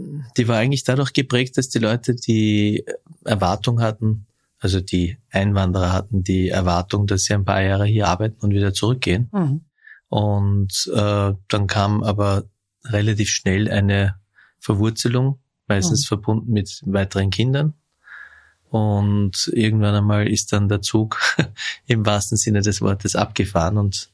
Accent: Vöcklabruck, Upper Austria, Austria; born there; Ich bin in Vöcklabruck geboren, in Oberösterreich.

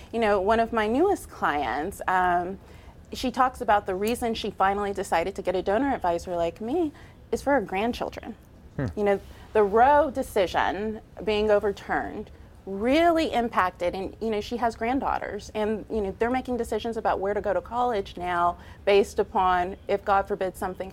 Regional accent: Arlington, Texas, United States; a little girl growing up in Arlington, Texas.

